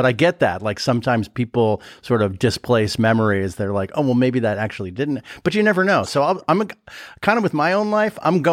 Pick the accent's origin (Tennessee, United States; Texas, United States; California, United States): California, United States; Sherman Oaks; I grew up in LA. So I grew up in the San Fernando Valley, like in Sherman Oaks.